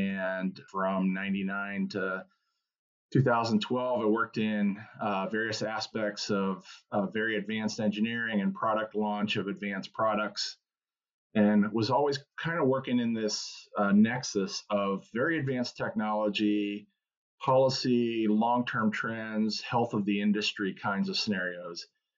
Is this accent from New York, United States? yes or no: no; Pennsylvania, United States; So I grew up in Western Pennsylvania on a farm, but was fascinated with aviation.